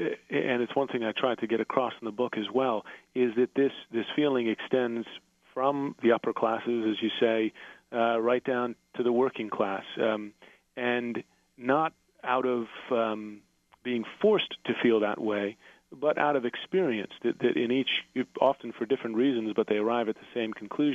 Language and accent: English; United States; I felt a duty, really, as an American to come home